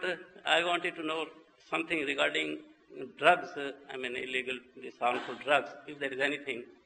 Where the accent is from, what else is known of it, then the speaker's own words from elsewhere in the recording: Pakistan; No, I am a Pakistani, born Pakistani.